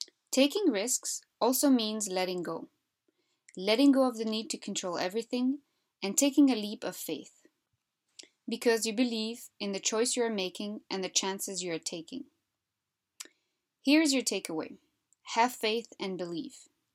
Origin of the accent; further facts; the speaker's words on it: Belgium; now in Canada; I'm from Europe. I was born and raised in Belgium. In 2016, I moved to Western Canada with the hope of starting something new.